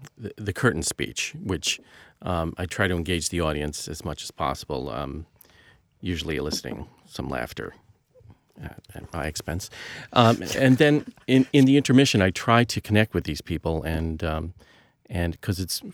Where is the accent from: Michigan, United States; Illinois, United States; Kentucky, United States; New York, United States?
New York, United States; Not to me, because I'm from New York. I have seen theaters everywhere.